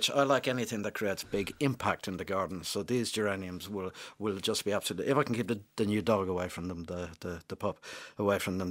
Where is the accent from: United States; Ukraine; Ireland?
Ireland; Dublin, County Dublin; I grew up in Rathfarnham in Dublin in the kind of grey 70s and 80s